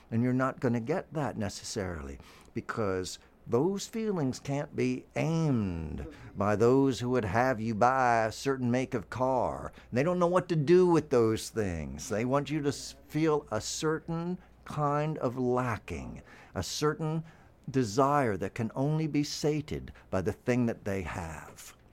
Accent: Kentucky, United States; now in New Jersey, United States; So I'm from Kentucky, and I came up here to New Jersey with a whole gang of Kentucky folks.

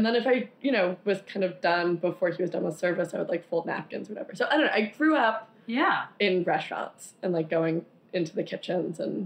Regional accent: Long Island, New York, United States; I'm a tri-state girl. I'm from Long Island.

